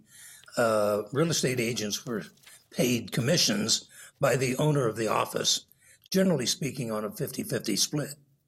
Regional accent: Denver, Colorado, United States; We're from Denver, Colorado.

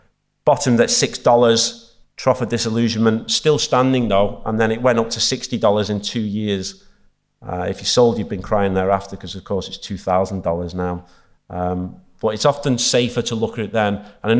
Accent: Warrington, North West England, United Kingdom; This is Warrington PLC, which is my hometown.

